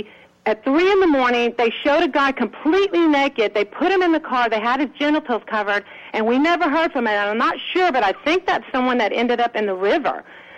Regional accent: Texas, United States; I'm a 49-year-old Mexican woman born and raised in Texas. You know that. My whole family, Hispanic.

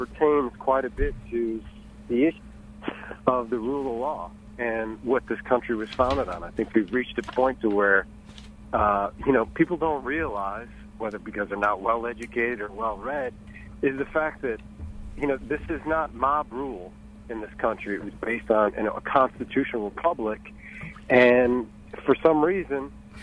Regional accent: Hammond, Indiana, United States; born there; also born or lived in Los Angeles / New York; now in Tennessee, United States; I was born near Chicago in Hammond, Indiana. I lived in Los Angeles, I lived in New York, and I moved to Tennessee

